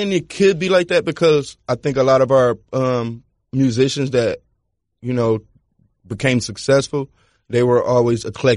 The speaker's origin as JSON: {"language": "English", "town": "Detroit", "region": "Michigan", "country": "United States", "tie": "born or raised there", "said": "But growing up in Detroit, it was we never had like an outlet kind of."}